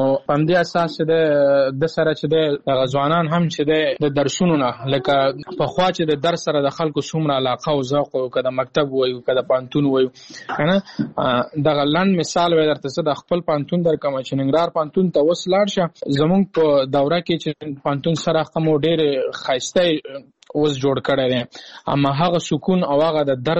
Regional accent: Afghanistan; ځکه عموما موږ په افغانستان داسې یو مملکت دی چې موږ یوازې په تعلیم باندې چې دی تکیه نشو کولی

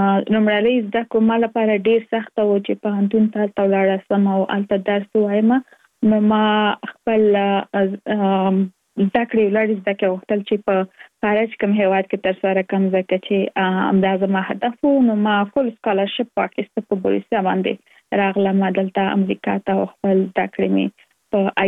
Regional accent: Kabul, Afghanistan; now in United States; زه اف کورس د افغانستان یم، په افغانستان کې زیږیدلې، کومریسته کې مې په افغانستان په کابل کې تر سره کړې دي او وروسته لاغه لکه مونږ ټول چې یو مسافر شوم په امریکا کې اوس په ورجینیا ایالت کې ژوند کوم.

